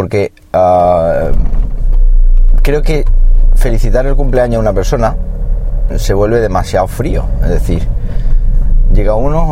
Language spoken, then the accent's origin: Spanish; Siles, Andalusia, Spain; estuve en mi pueblo natural, en Siles.